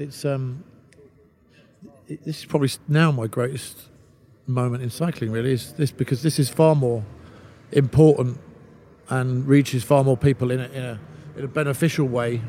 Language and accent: English; London, United Kingdom; I grew up in London